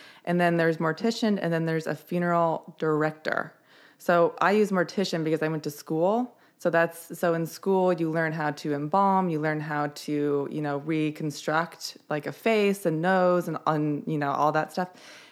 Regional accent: Mesa, Arizona, United States; born there; also born or lived in Tempe / Scottsdale; I was born in Mesa, and then I lived in Tempe and Scottsdale when I went to college, so when I went to ASU.

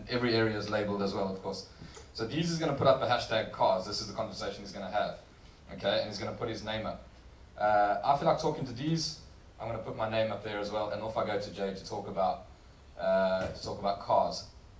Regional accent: South Africa; Excuse my very rough accent. I'm from the colonies.

